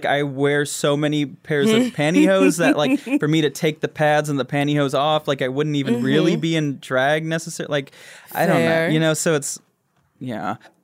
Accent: Grand Rapids, Michigan, United States; Grand Rapids, Michigan.

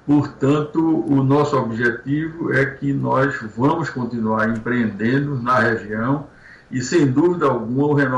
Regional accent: Brazil; é preciso também que nós, como brasileiros, tenhamos uma solução

